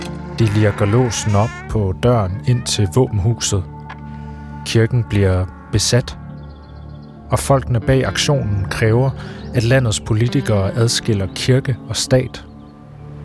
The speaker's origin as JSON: {"language": "Danish", "region": "North Denmark Region", "country": "Denmark", "lives_now": "Copenhagen, Denmark", "said": "Jeg er journalist på P1's kulturredaktion. Jeg kommer fra Thy og bor nu i København."}